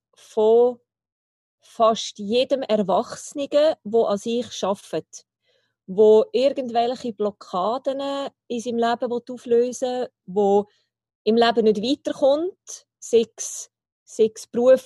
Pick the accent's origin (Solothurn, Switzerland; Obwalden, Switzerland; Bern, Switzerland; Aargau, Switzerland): Aargau, Switzerland; Also ich bin in der ersten Zeit im Aargau, habe ich gelebt. Und nach der Trennung von meinen Eltern sind wir dann, als ich 12 war, ins Luzernische gezogen. Inzwischen wohne ich mit der Familie wieder im Aargau.